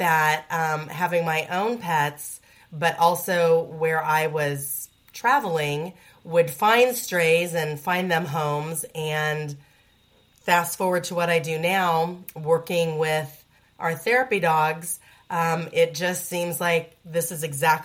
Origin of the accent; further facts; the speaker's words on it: Kansas City, Missouri, United States; So I am from Kansas City originally. That's where I grew up.